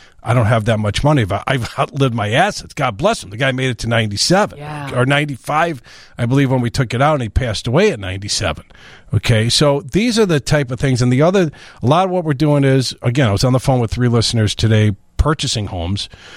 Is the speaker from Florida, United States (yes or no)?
no; Brooklyn, New York, United States; born there; I was born in Brooklyn.